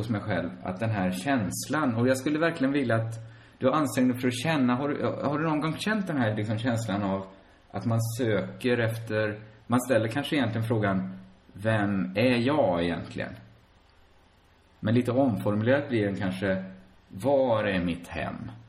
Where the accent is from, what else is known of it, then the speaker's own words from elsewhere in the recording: Sweden; born there; Men, både du och jag är ju födda i Sverige och vi lever i Sverige.